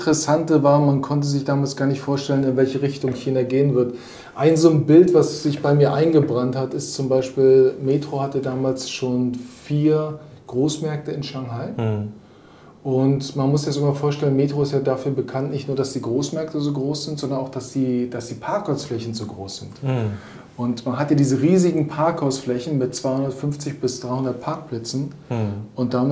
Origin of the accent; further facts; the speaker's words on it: Mecklenburg-Vorpommern, Germany; Also ich komme aus Vorpommern, ja, von der Ostseeküste.